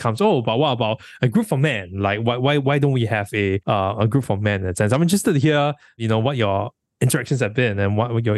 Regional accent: Singapore; as a Singaporean male, the amount of resentment you have with the system.

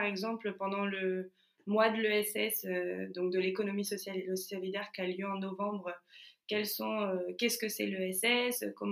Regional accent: Paris, Île-de-France, France; je suis bretonne de cœur, parisienne de souche, puisque et née au Bordelaise maintenant. J'ai 32 ans

